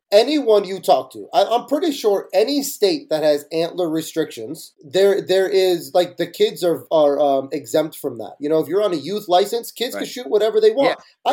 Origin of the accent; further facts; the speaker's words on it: New Jersey, United States; like I grew up baiting in Jersey every weekend.